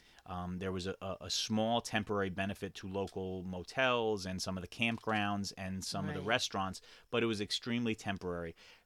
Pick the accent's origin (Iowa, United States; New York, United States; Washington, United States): New York, United States; Well, I had actually moved to the Jeffersonville area. I'm originally from the Monticello area, but was essentially born and raised in Sullivan County.